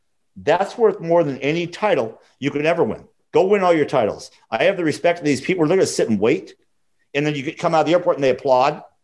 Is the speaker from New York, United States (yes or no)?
no; California, United States; I'm from California. I live near Malibu, that dirty little beach over the hill.